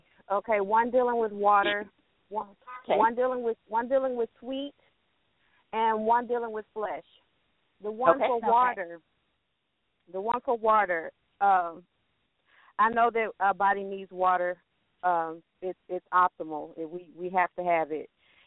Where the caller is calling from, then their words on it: Arkansas, United States; I'm calling from Arkansas. How y'all doing this evening?